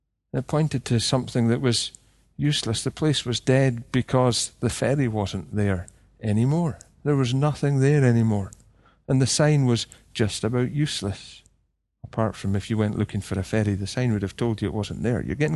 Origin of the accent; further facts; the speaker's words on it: Scotland, United Kingdom; You know, and we're like that. We're still like that. We are Scottish. We can sing